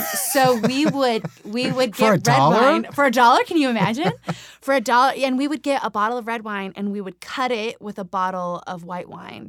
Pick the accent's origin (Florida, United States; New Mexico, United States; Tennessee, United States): New Mexico, United States; also born or lived in Nevada / California / Colorado / Utah; I grew up, so I'm from New Mexico, but the addendum to that is that I'm from almost every state in the Southwest.